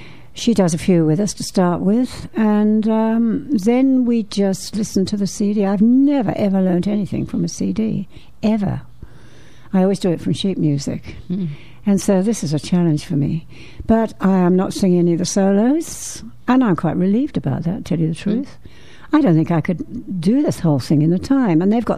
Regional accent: Midlands, United Kingdom; I come from the Midlands, and we went to see this show

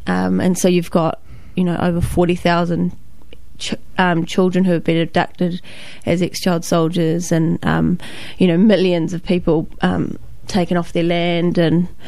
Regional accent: Waiheke Island, Auckland, New Zealand; Yeah, since I was born.

